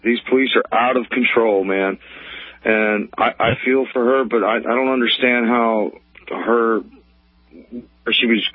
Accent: Detroit, Michigan, United States; also born or lived in New Hampshire; I'm not from Virginia Beach. I'm from Detroit, Michigan, and I was recently living in New Hampshire.

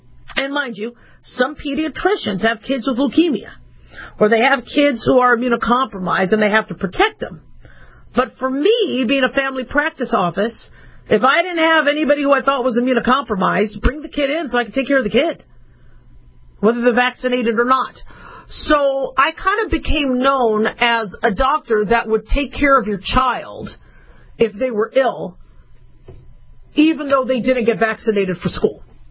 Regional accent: United States; As a doctor, as an American, I get a little nervous about that.

